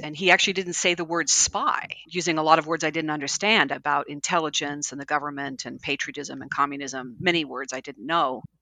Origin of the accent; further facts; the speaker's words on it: Florida, United States; born there; I was born in Florida on a naval base.